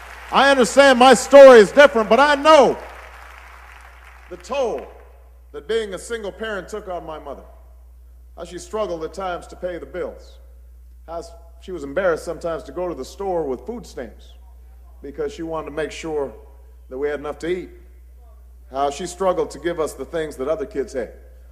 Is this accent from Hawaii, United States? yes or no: yes; Hawaii, United States; I was growing up in Hawaii. Hawaii is not quite as tough as the South Side.